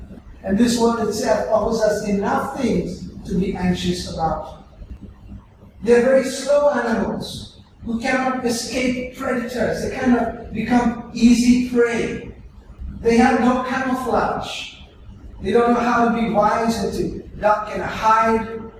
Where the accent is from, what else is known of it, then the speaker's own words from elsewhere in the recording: Bangalore, Karnataka, India; Where I grew up in Bangalore, the nearest slaughterhouse was a few blocks away